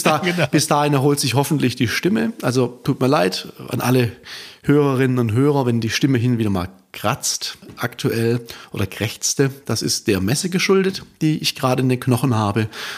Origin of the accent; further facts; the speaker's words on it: Baden-Württemberg, Germany; als Schwabe